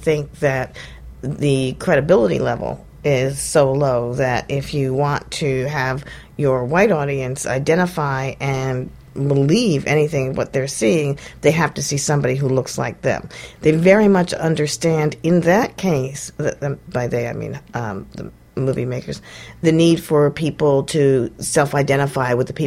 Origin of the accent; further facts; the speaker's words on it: New York, United States; I grew up in New York. Trust me.